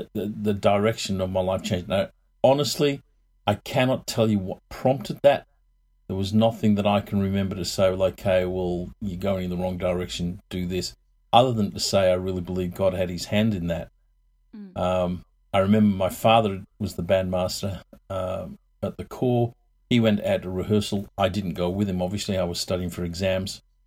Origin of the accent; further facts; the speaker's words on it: England, United Kingdom; born there; moved away; I was born in England a long time ago. My folks moved out here in 64.